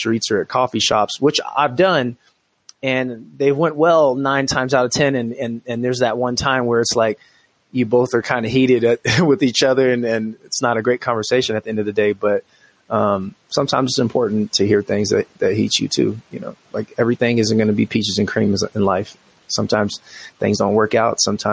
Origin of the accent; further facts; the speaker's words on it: Washington, United States; now in Colorado Springs, United States; I came from Washington State, which is a very liberal place, very blue state.